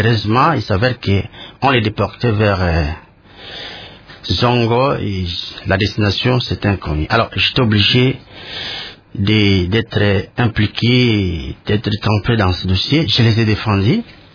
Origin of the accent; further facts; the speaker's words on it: Kisangani, Tshopo, DR Congo; moved away; also born or lived in Kinshasa; j'ai passé mon enfance à Kisangani. Et puis j'étais à cheval entre Kinshasa et Kisangani.